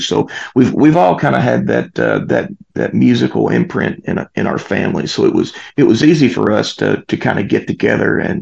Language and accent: English; Glasgow, Kentucky, United States; Glasgow, Kentucky. We're from Southern Kentucky. So if you're looking at the map, we're right between Louisville, Kentucky and Nashville, Tennessee.